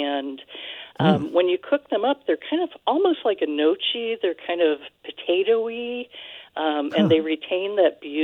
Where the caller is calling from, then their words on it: Hartland, Vermont, United States; I'm calling from Heartland, Vermont, which is right on the Vermont-New Hampshire border.